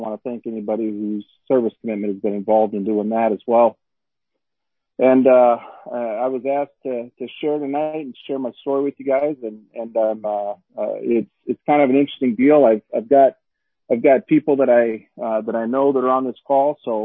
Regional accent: Minot, North Dakota, United States; I grew up in Minot, North Dakota, and it's kind of a funny thing. Yes, I'm from North Dakota, but you're not going to hear me say yeah, sure, or you betcha

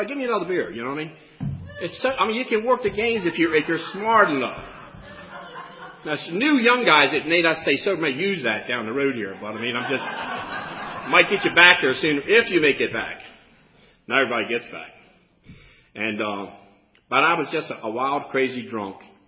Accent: Maryland, United States; I was raised in Anne Arundel County, AA County. And I always lived in a little house. I was raised on a little house on the water.

